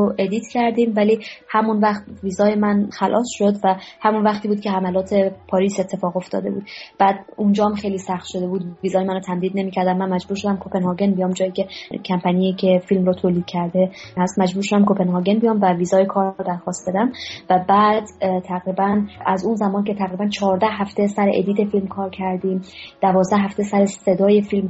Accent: Afghanistan; به عنوان یک افغانی

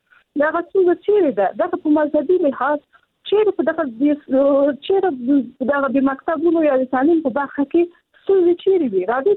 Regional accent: Afghanistan; زه خپل په افغانستان کې پیدا شوی، په افغانستان کې لوی سم

